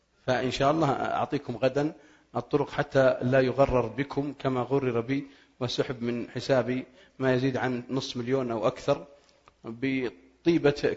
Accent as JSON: {"language": "Arabic", "region": "Al-Qassim", "country": "Saudi Arabia", "said": "هذه عائلة عندنا في القصيم."}